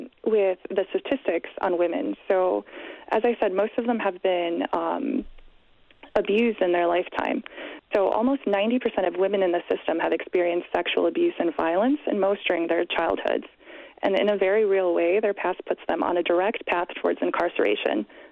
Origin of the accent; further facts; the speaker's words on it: Chicago, Illinois, United States; I'm from Chicago, so I interviewed Deanne Benos, who's the founder of Women's Justice Initiative in Chicago